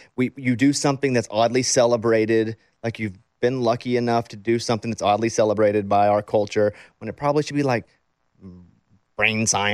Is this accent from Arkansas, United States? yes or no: yes; Arkansas, United States; I live closer. I'm from Arkansas.